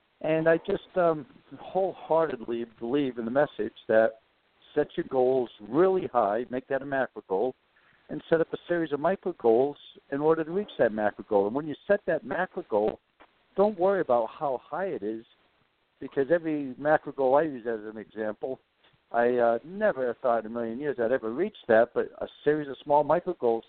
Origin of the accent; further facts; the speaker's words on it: New England, United States; accent: New England; also born or lived in Connecticut / Rhode Island / Maine / New Hampshire; I am, yes. I was born in Connecticut, and I lived throughout most of the New England states, Rhode Island and Maine and New Hampshire.